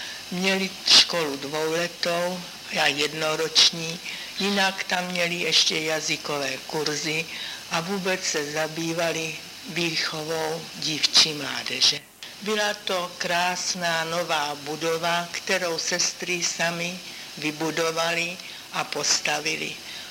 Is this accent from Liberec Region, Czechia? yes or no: yes; Turnov, Liberec Region, Czechia; born there; Narodila jsem se v Turnově